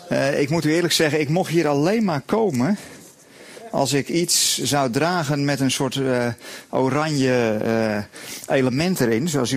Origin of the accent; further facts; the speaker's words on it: Amersfoort, Utrecht, Netherlands; Ik kom uit Amersfoort, voor degenen die dat niet weten.